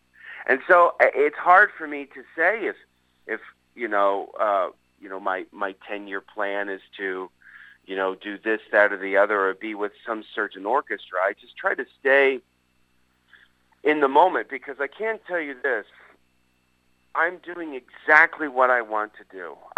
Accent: St. Louis, Missouri, United States; And that quote comes from North County, which is where I grew up in the St. Louis region.

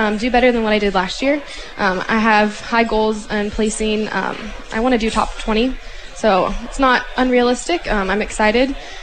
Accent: Richmond, Missouri, United States; I'm from Richmond, Missouri, Wausau, Missouri. Yeah. That's where I graduated high school from.

